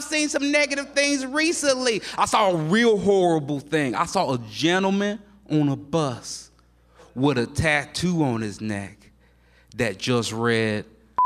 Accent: Chicago, Illinois, United States; now in Oregon, United States; I grew up in Chicago, Illinois. Thank you so much. Thank you. I built it myself. It's a rough place. It's a rough place to grow up

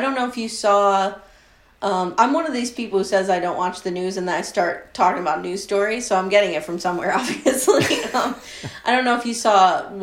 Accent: Pennsylvania, United States; I grew up in Pennsylvania. I live in Pennsylvania.

